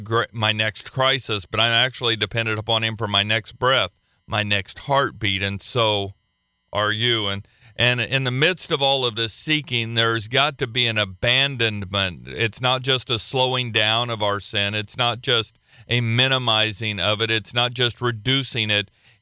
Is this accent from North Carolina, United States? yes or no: no; Oklahoma, United States; You see, there are some things about the culture that I was raised up in Oklahoma that are not necessarily the most healthy.